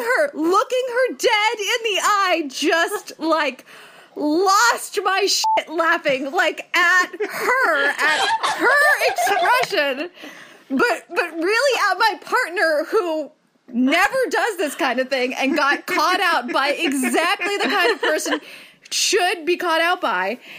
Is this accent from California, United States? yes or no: yes; California, United States; For those who don't know, I am born and raised in California, which means dude is a expletive